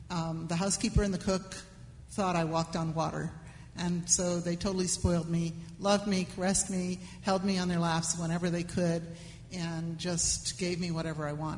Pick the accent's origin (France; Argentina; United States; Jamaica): Argentina; also born or lived in Uruguay; I grew up in South America and Argentina and in Uruguay. And my parents, who were from New England and as white as can be